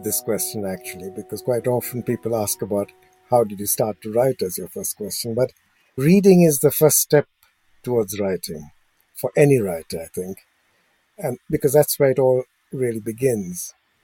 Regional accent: Sri Lanka; I was, as a child growing up in Sri Lanka, Ceylon, as it was called then, and we didn't have TV. TV hadn't come to Sri Lanka in those days. I'm talking about the 50s, 60s.

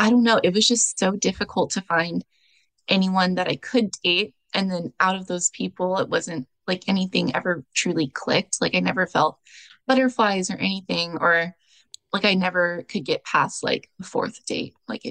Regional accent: Texas, United States; So I grew up in Texas, but I went to college in Austin.

